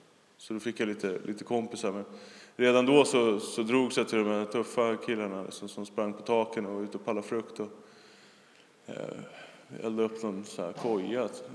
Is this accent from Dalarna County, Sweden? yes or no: yes; Falun, Dalarna County, Sweden; born there; jag föddes på Falu lasarett 1981. Och ja, då bodde vi, eller mina föräldrar, i skogen. Typ så utanför Borlänge någonstans.